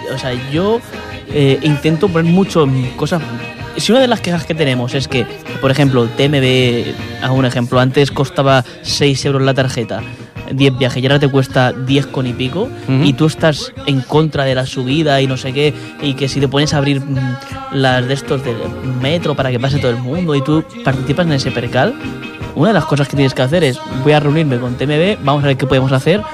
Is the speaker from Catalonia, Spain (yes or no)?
yes; Barcelona, Catalonia, Spain; no me ha gustado Madrid porque yo soy muy de Barcelona, realmente.